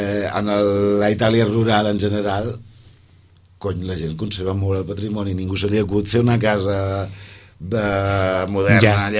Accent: Castelldefels, Catalonia, Spain; also born or lived in Gavà; Jo soc de Gavà, em vaig criar, de totes maneres, em vaig criar pràcticament a la platja de Castelldefels, a tocar a les botigues de Sitges

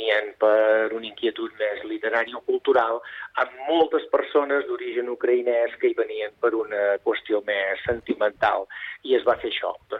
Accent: Catalonia, Spain; explicar la nostra situació com a catalans

